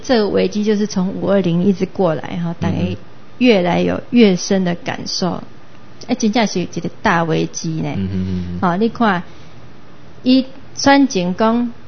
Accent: Taiwan; 所以说我们台湾人就爱有非常非常的警觉

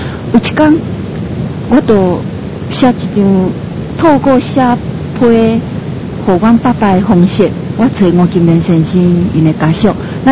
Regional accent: Fujian, China; 我是福建人

